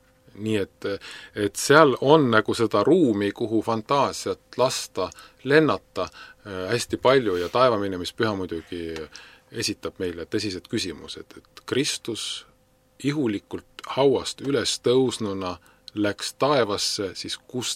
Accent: Tallinn, Harju County, Estonia; Ma elasin ju Tallinnas, olen sündinud Tallinnas kõikide nende kirikute keskel.

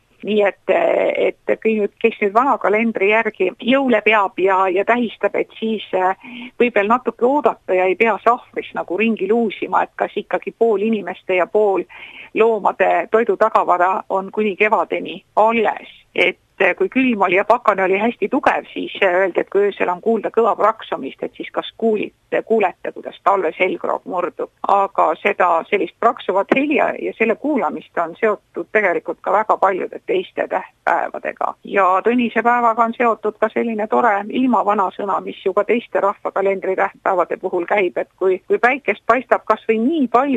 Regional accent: South Estonia, Estonia; et mina kui Lõuna-Eestlane, et meil on ta ikkagi tinnuspäiv või tõnnuspäiv

